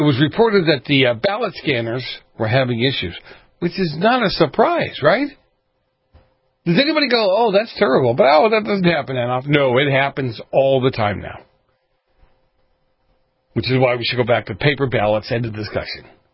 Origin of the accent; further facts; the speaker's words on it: Massachusetts, United States; moved away as an adult; Back to my home state of Massachusetts. Why do I call it my home state? I haven't been there for 30-plus years.